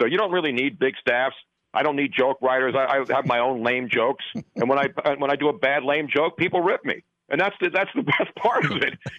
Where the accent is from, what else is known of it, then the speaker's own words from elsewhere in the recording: Philadelphia, Pennsylvania, United States; You know, people know I'm from Philly. I'm not a homer. I mean, obviously when the Eagles won, I was happy because growing up here, I'd never seen them win a Super Bowl.